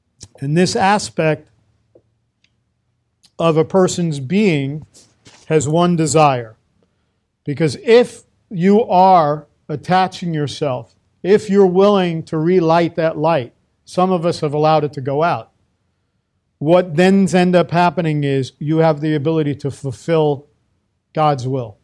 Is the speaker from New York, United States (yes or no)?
yes; New York, United States; I used to remember, and I'm dating myself now, I grew up in New York